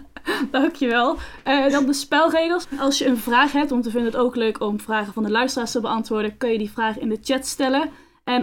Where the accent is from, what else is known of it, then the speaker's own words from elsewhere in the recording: Limburg, Netherlands; now in Amsterdam, Netherlands; En ik kom uit Limburg oorspronkelijk. Dat hebben jullie misschien al gehoord aan mijn stem. Maar ik woon nu in Amsterdam al een paar jaar en daar bevind ik me nu ook. Dus live vanuit Amsterdam ben ik.